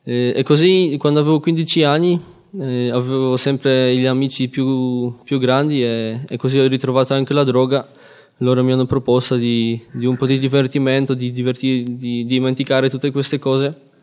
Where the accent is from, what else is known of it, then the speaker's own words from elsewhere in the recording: Poland; Italian is a second language; ho 23 anni, appunto vengo dalla Polonia.